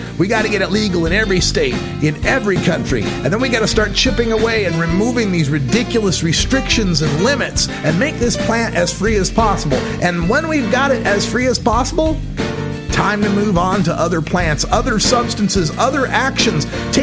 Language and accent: English; Idaho, United States; I think of the activists back in my home state of Idaho